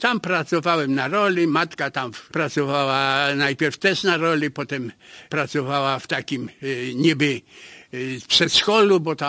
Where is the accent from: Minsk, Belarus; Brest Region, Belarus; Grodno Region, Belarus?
Grodno Region, Belarus; Navahrudak; Ja się wychowywałem na kresach w Nowogródku.